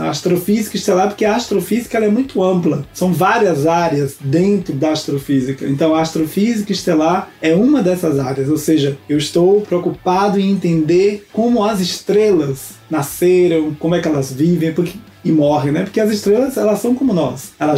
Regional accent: Feira de Santana, Bahia, Brazil; moved away as an adult; now in São Paulo, Brazil; Eu sou da Bahia, do interior da Bahia, de uma cidade chamada Feira de Santana.

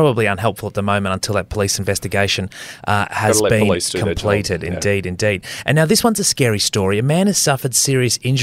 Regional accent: Queensland, Australia; Because my thing as a Queenslander is the double O sound.

